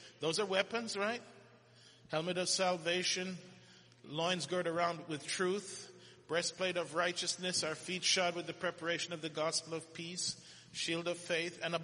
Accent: Jamaica; born there; Well, I was born in Jamaica.

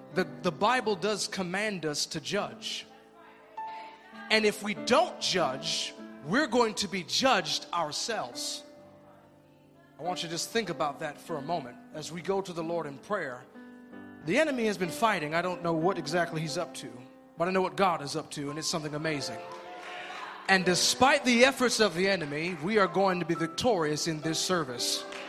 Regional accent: Benton Harbor, Michigan, United States; attend a funeral of an elder of the church that I grew up in back in Benton Harbor, Michigan.

